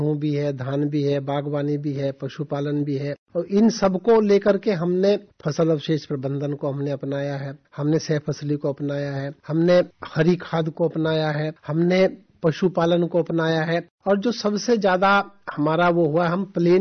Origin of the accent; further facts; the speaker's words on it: Nandi Firozpur, Uttar Pradesh, India; मेरा गांव ननदी फिरोजपुर जनपद सहारनपुर पश्चिम उत्तर प्रदेश का गांव है और मैं किसान परिवार से आता हूं।